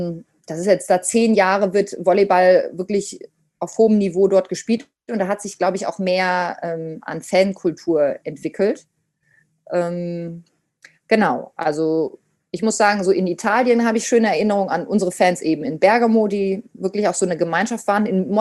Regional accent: Münster, North Rhine-Westphalia, Germany; ich bin in Münster mit Trommeln groß geworden

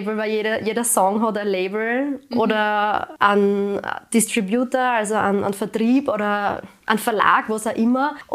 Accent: Styria, Austria; ich komme aus der Steiermark

